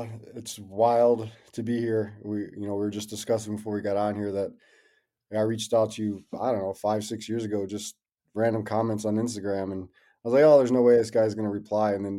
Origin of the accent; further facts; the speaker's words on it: Harvey, Illinois, United States; born there; So I was born in Harvey, Illinois. It's a suburb just south of Chicago. Not the most fun place to grow up